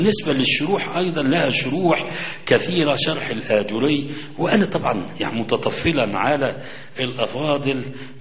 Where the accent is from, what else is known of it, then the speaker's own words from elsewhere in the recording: Egypt; الناس عندنا في مصر لم يسمعوا من علمائهم إلا أن إطلاق اللحية واجب